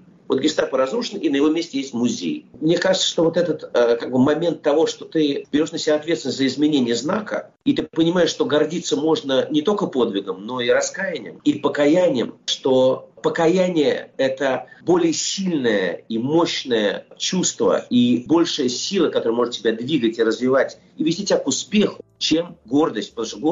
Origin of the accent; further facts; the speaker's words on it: Russia; Ну, вот я, например, вырос в России, прожил там все-таки очень много лет своей жизни.